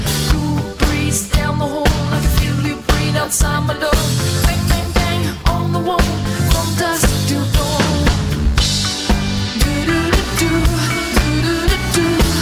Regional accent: New Zealand; I'm from New Zealand.

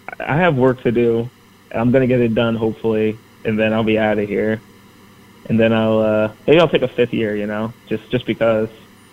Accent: New Jersey, United States; I'm from New Jersey. We don't have any woods there

